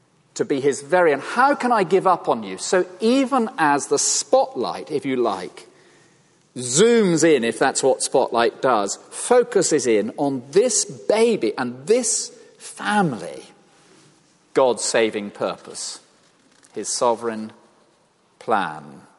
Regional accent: South West England, United Kingdom; well, I come from Devon.

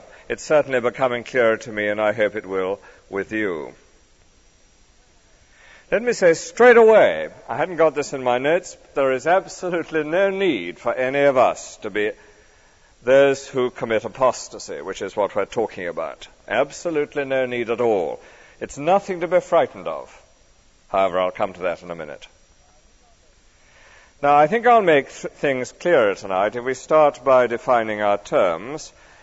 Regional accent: London, United Kingdom; I must say, as a Londoner, it's lovely to be back in London again.

